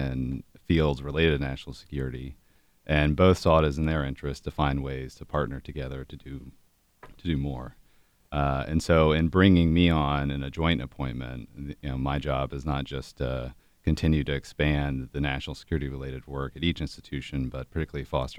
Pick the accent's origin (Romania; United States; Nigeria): United States; Springfield, Ohio; I'm from Springfield, Ohio originally, obviously. Went to graduate school at Ohio State, and we very much wanted to find a way to come back home